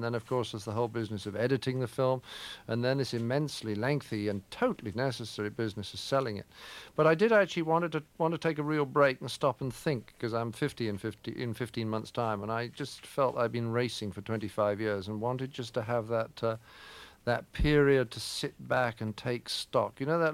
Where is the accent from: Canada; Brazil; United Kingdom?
United Kingdom; England; yeah, well, I'm English.